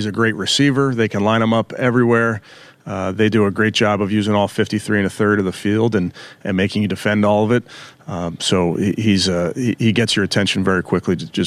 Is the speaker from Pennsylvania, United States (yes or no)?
yes; Philadelphia, Pennsylvania, United States; I grew up in Philly. I was a longtime listener of 610 WIP.